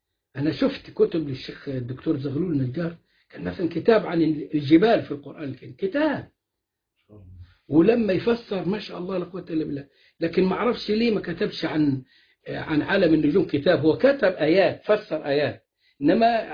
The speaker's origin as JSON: {"language": "Arabic", "country": "Egypt", "said": "الأرثوذكس دول عندنا في مصر وشوية في الصرب"}